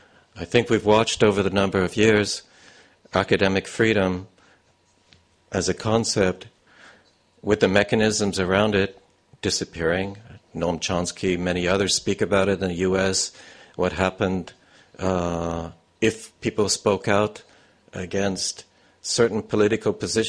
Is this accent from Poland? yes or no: no; the Prairies, Canada; I grew up in the Midwest of Canada, where there was a lot of these zones, and I grew up in an area where it was extremely cold. You probably wouldn't understand, minus 40 degrees.